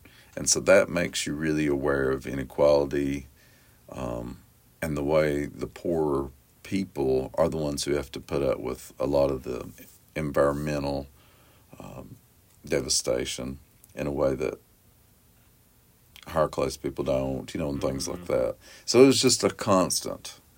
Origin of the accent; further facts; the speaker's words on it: Appalachia, United States; One is being Appalachian, one is growing up working class, and one is being LGBTQ.